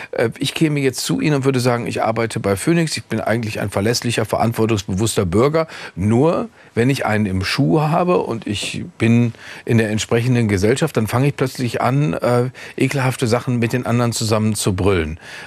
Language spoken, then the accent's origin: German; Rhineland, Germany; Fragt sich auch als Rheinländer übrigens.